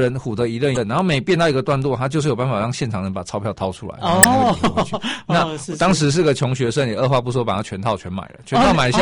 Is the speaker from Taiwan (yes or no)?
yes; Taichung, Taiwan; 那高三结束以后，因为我是台中人，然后我就台北的大学，我就在台北念大学。